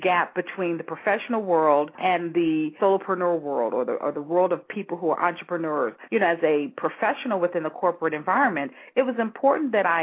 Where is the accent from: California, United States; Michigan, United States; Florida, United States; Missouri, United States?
Missouri, United States; St. Louis; back in my hometown of St. Louis, Missouri